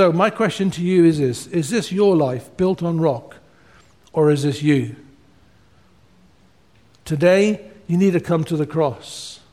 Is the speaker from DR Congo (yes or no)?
yes; DR Congo; My parents were missionaries in Congo, in Central Africa. I was born in Congo. I was born in a mud hut.